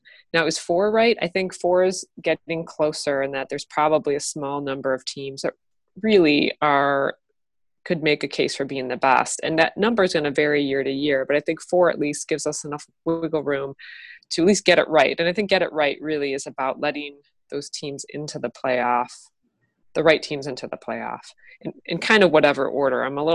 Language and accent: English; Illinois, United States; I grew up outside of Chicago, and I'm a diehard Chicago sports fan.